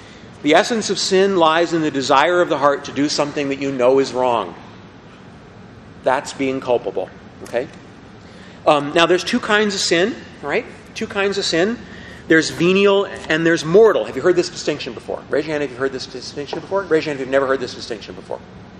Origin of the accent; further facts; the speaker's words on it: Montana, United States; I grew up in Montana.